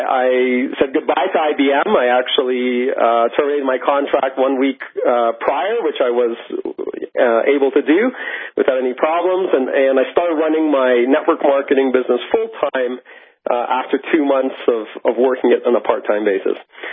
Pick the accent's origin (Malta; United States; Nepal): Malta; When I grew up in Europe, I was born in the small island of Malta in the Mediterranean.